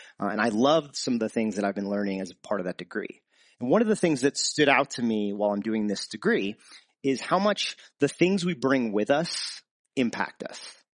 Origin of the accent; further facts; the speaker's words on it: New Jersey, United States; I'm originally from New Jersey, and I'm a Giants fan